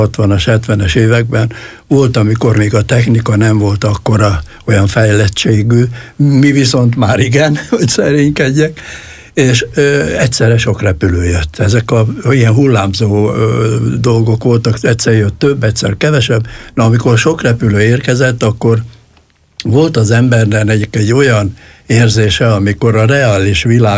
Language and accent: Hungarian; Zala, Hungary; Igen, én falu helyen nevelkedtem, mert bennünket kiraktak annak idején az illetékesek. Hortobágyon már nem volt hely, úgyhogy Göcsejbe, egy kis zsákfaluba, erdő szélére